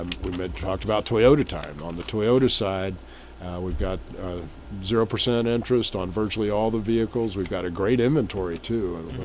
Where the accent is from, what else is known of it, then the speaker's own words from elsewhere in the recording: Tulsa, Oklahoma, United States; now in Bartlesville, United States; I grew up in Tulsa, and, you know, I played basketball